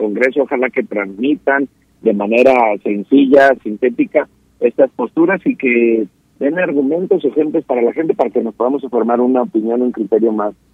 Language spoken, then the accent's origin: Spanish; Mexico